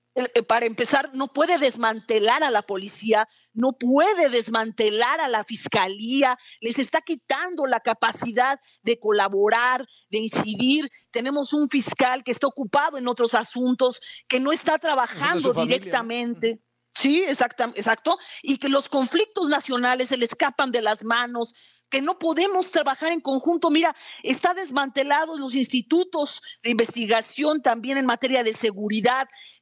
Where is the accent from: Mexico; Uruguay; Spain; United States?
Mexico